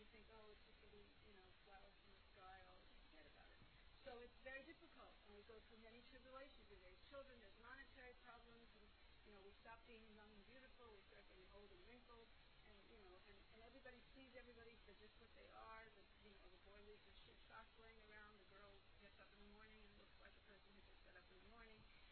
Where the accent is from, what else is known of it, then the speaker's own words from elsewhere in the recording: New York, United States; I'm from New York, so I have the gift of gab.